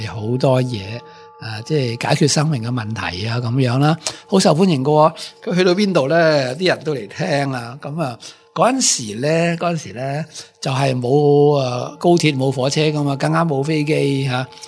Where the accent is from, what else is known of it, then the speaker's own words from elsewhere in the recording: Hong Kong; 咁尤其是我哋香港人啦吓，即系唔静得噶